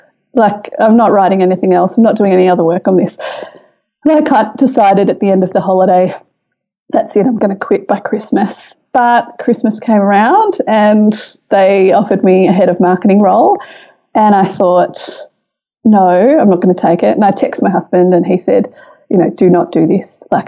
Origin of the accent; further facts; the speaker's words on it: England, United Kingdom; now in Australia; And I'm from England and I didn't have any cousins growing up.